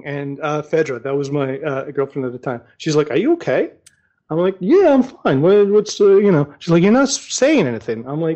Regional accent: Bosnia & Herzegovina; growing up in Bosnia and eating in Bosnia, it's considered rude to speak while you eat.

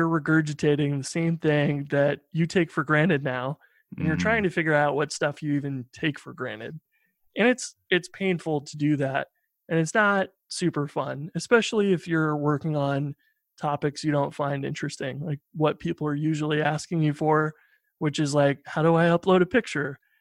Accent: Midwest, United States; now in New York City, United States; And I grew up in the Midwest and like no car in New York City was really weird.

